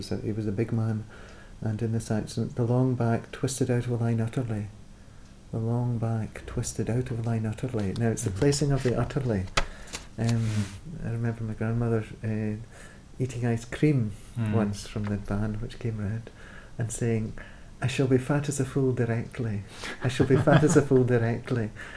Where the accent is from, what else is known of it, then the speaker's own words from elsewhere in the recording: Scotland, United Kingdom; I grew up in Dumfriesshire, speaking presumably the language of the playground, rural Scots.